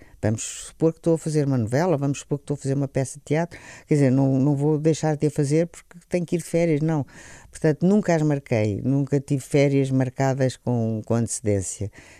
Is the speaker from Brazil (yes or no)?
no; Lisbon, Portugal; eu sempre adorei esta cidade, eu sou lisboeta, sou alfacinha, e sempre adorei a minha cidade.